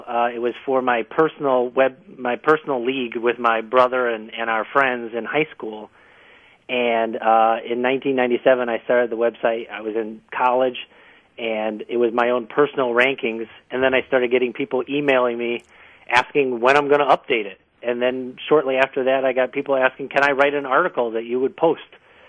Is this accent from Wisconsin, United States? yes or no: yes; Wisconsin, United States; I'm a big Packer fan, growing up in Wisconsin.